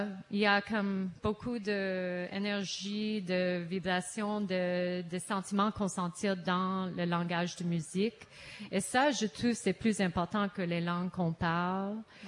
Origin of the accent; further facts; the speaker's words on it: Toronto, Ontario, Canada; first language English; French is a second language; also born or lived in United States; on avait grandi à parler anglais parce que j'ai grandi à Toronto, puis après ça, les États-Unis. Ma famille, maintenant, ils sont à Hawaii. Mais moi, j'ai décidé de tourner à Canada quand j'avais 18 ans.